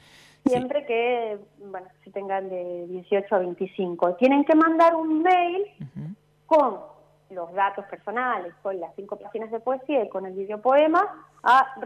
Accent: Spain; moved away as an adult; now in Rosario, Argentina; yo soy española, me vine a vivir a Rosario a los 24 años y con idas y vueltas me fui quedando y sigo acá

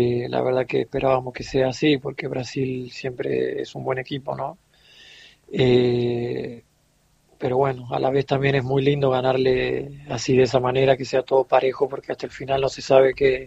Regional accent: Monteros, Tucumán, Argentina; Yo soy de Tucumán, soy de una ciudad que se llama Monteros, sí. A 40 kilómetros de San Miguel de Tucumán.

